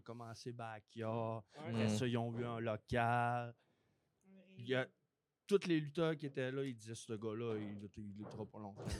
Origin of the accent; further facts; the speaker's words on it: Quebec, Canada; Moi, je viens de Berville au lac Saint-Jean.